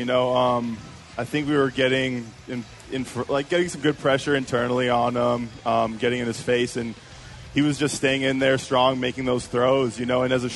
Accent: Canada

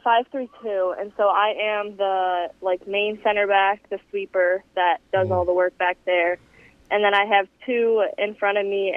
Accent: Shelby Township, Michigan, United States; I am from Shelby Township, Michigan. It's like about 30 minutes outside of Detroit. And then I went to Dakota High School.

